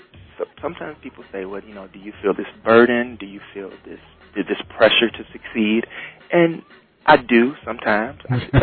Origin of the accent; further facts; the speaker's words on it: Muskegon Heights, Michigan, United States; they would be surprised when they found out that I was from Muskegon Heights. But for me, success in Muskegon Heights was never a surprise.